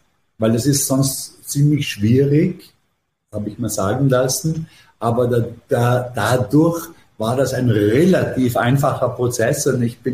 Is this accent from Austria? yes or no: yes; Austria